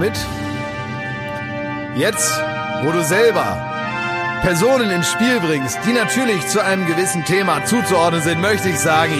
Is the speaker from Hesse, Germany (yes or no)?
no; Berlin, Germany